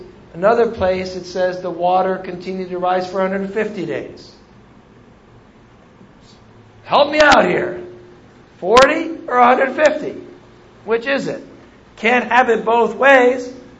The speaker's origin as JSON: {"language": "English", "region": "California", "country": "United States", "said": "Now, I am a Californian. I am an American."}